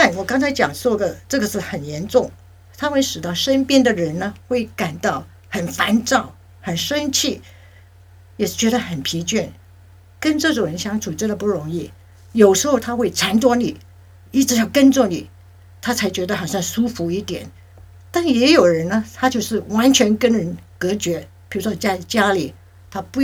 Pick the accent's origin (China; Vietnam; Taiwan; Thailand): China; 特别是中国人，因为我们中国人总是觉得这种病是精神病